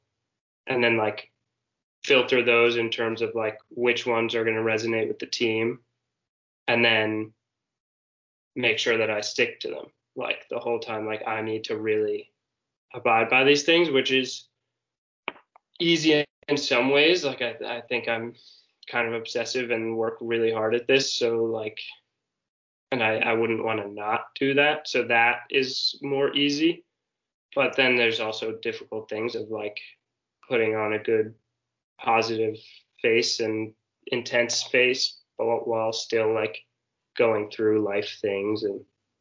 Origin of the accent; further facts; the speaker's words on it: New York City, New York, United States; I grew up in New York City, where Youth Ultimate is, like, not really a thing.